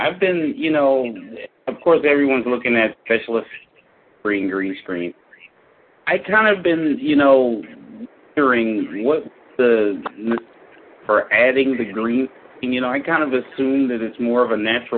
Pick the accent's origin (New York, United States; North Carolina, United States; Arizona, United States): New York, United States; Brooklyn; Brooklyn, actually, New York.